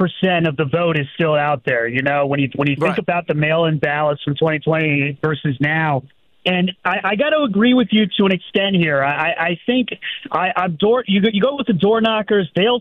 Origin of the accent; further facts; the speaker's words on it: Florida, United States; I grew up in Florida. That used to be the place, and now it's Pennsylvania.